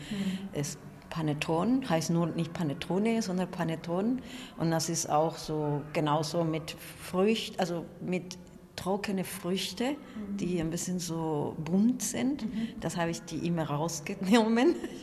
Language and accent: German; Peru; Ja, in Peru ist eine Mischung von allem. Ne? Natürlich haben wir auch typisch amerikanische Lieder gehört, aber auch die Villancicos, und die kommen aus Spanien.